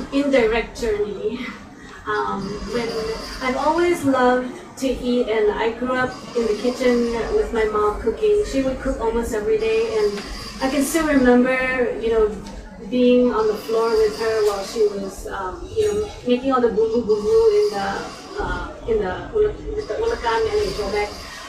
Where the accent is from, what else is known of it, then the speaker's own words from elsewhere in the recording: Singapore; moved away as an adult; also born or lived in Jakarta, Indonesia; now in United States; mom gave birth to me in Jakarta, she brought me back to Singapore around the age of 2 months. So basically, I grew up in Singapore, but then I went to the US to go to college.